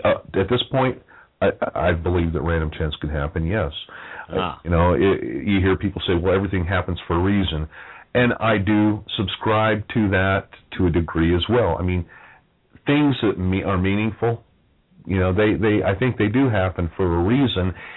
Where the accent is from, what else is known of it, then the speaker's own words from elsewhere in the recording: Denver, Colorado, United States; moved away as an adult; also born or lived in Salt Lake City / South Dakota; I mean, I was born in Salt Lake City. No, I wasn't a Mormon. You know, I grew up halfway there, moved to Denver with my folks, grew up the rest of the way, ended up when I was 19 moving to South Dakota